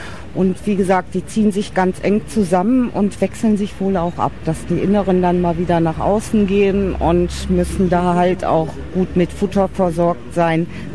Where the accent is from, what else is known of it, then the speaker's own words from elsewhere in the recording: North Rhine-Westphalia, Germany; Sortenhonig kann ich da, wo ich herkomme, nicht herstellen. Ich imker in der Egge, das so zwischen Detmold und Bad Driburg